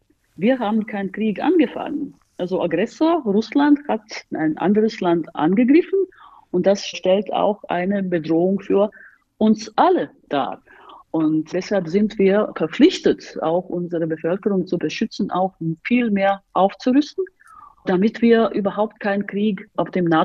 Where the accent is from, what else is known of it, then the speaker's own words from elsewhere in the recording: Berlin, Germany; now in Latvia; Als ich als Berlinerin mich anmelden wollte